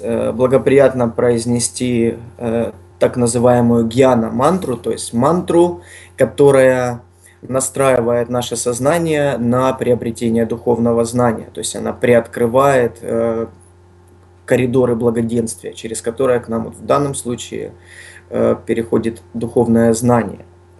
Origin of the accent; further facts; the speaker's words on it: Donetsk, Donetsk Oblast, Ukraine; also born or lived in Luhansk; Я сам из Донецка родом и супруга моя. Но мы переехали в Луганск